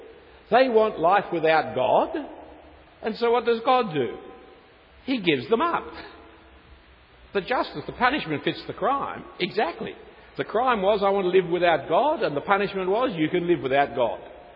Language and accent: English; Australia